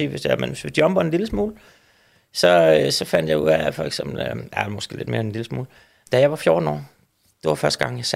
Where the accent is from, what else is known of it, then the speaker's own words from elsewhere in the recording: Vindeby, Region of Southern Denmark, Denmark; Og jeg er vokset op meget privilegeret. Jeg er vokset op i Vindeby, der ligger lige over for Svendborg, ved Svendborg Sund.